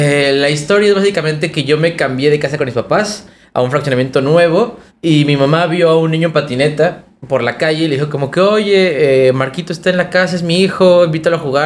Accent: Ciudad Satélite, State of Mexico, Mexico; now in Mexico City, Mexico; Yo soy del Estado de México originario del Estado de México, de una parte que se llama Satélite, de donde es uh-huh. … Sí. Ahora vivo en la Ciudad de México. Pero ya tengo un par de años por ahí

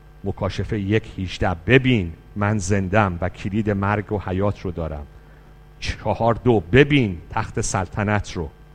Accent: Iran; moved away; ما که اصلا از ایران اومدیم بیرون که آزاد شیم از دین و مذهب.

